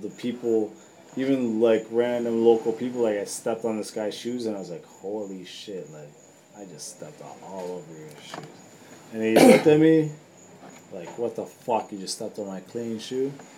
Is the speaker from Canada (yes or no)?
yes; Canada; listen, I'm from Canada. People come from all around the world.